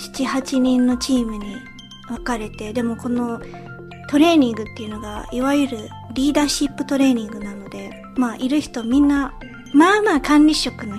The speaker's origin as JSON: {"language": "Japanese", "country": "United Kingdom", "tie": "born or raised there", "also_born_or_lived": "Japan"}